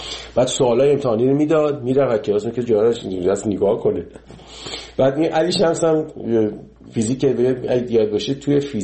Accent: Iran; moved away; 30 سال 30 خورده سال که از ایران من اومدم بیرون

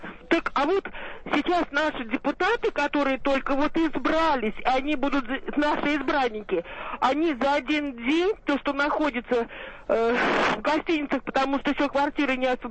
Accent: Tver Oblast, Russia; Я из Тверской области.

